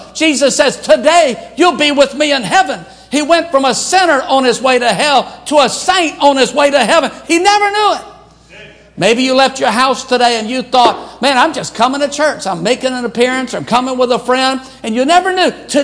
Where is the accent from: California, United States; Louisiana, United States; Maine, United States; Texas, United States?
Louisiana, United States; Baton Rouge; My mother was just a country girl. We grew up in Baton Rouge, Louisiana. My dad was a sharecropper way, way, way back.